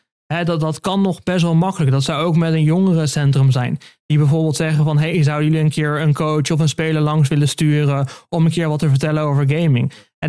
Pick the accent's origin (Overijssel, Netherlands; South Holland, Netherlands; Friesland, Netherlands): Friesland, Netherlands; Leeuwarden; Kijk, ik kom uit Leeuwarden, dus Breda is echt ver weg.